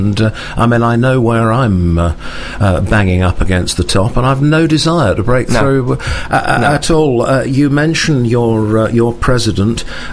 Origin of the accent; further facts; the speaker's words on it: Caterham, South East England, United Kingdom; and I grew up in Caterham